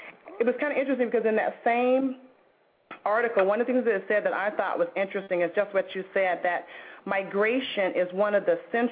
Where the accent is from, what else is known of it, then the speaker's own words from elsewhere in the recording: United States; that is really something as an American I say, wow